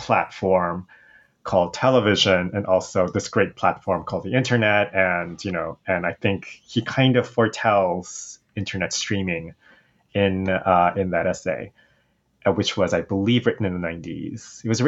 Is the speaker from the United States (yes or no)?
no; South Korea; accent: American; a lot of people mistake me for American because of the way I sound, but I'm not American. I'm very Korean. I'm a Korean national. I live in Korea. There's nothing American about me aside from my accent.